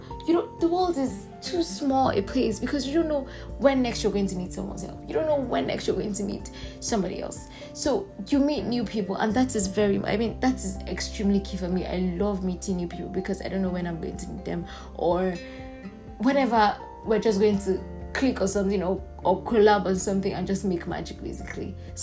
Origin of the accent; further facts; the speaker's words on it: Nigeria; I'm speaking from the Nigerian perspective.